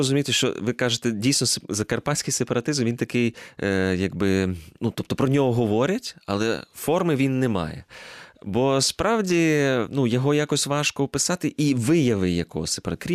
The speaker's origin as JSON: {"language": "Ukrainian", "town": "Mukachevo", "region": "Zakarpattia Oblast", "country": "Ukraine", "tie": "born or raised there", "said": "ще коли я виріс в Мукачеві, в мене там батьки мешкають"}